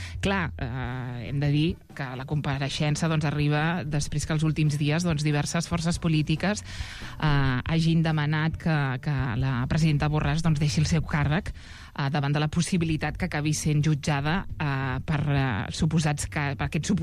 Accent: Catalonia, Spain; jo no sóc de la noia, però sóc de la Segarra

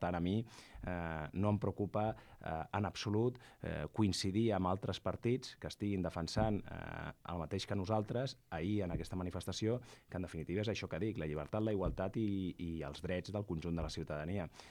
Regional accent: Catalonia, Spain; consideren que els catalans que no som nacionalistes som menys catalans

